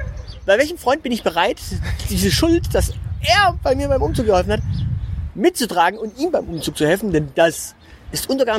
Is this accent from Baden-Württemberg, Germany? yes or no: yes; Baden-Württemberg, Germany; Ich bin Schwabe. Ich bin Schwabe.